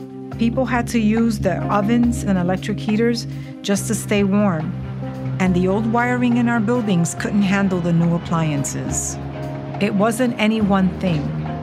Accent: New York City, New York, United States; I grew up in the South Bronx in the 1970s, during the time of the fires. To me, it was home.

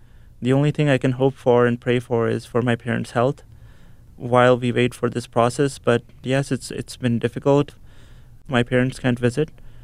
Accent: Pakistan; I wait for someone to ask me where I'm from, so I can tell them I'm from Pakistan, so that they know that there's a Pakistani who's there amongst them

